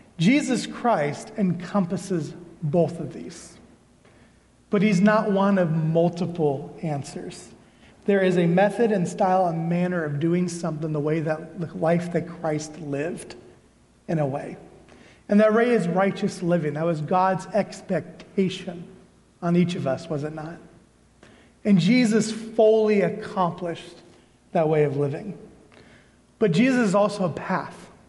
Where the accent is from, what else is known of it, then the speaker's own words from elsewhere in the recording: Earlham, Iowa, United States; So I grew up in Earlham, Iowa. Have any of you ever heard of Earlham, Iowa before? We have an interstate exit. That's our claim to fame. 1,200 people, class of 41.